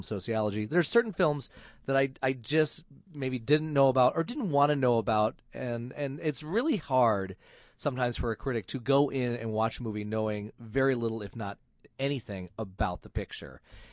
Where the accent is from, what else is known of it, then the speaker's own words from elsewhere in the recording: Flint, Michigan, United States; I grew up in Flint, Michigan, folks